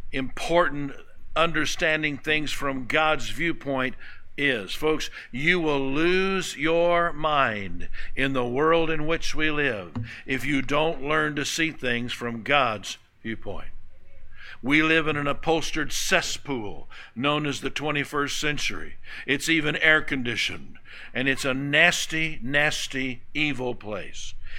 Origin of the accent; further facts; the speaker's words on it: United States; I grew up in America before the lawyers ruined it.